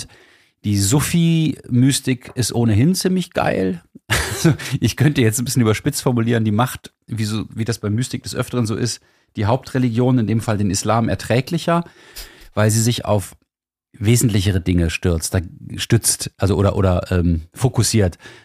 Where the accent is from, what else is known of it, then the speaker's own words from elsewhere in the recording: Hamburg, Germany; für uns als Hamburger